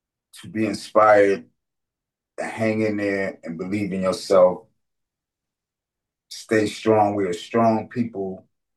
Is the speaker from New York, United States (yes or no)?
yes; New York, United States; And I wasn't from there like you. I'm from New York, but I'm like, yo, it's cracking up here.